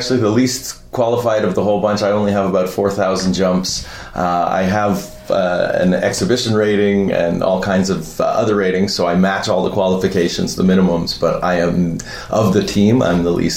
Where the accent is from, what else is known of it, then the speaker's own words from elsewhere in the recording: Wasaga Beach, Ontario, Canada; I am from Wasaga Beach. Both my children were born here in the beach, so we are beach people.